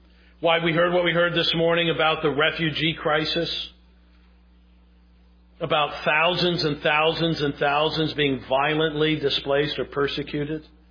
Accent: Connecticut, United States; now in Virginia, United States; When I moved to Virginia from Connecticut, I got called the N-word. Because I was from the dreaded North.

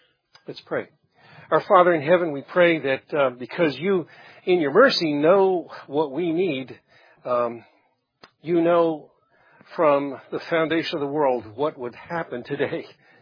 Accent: Herndon, Virginia, United States; When I was growing up in Herndon, Virginia, down the road, which was a little country town years ago, my family and I started going to the little country Methodist church there.

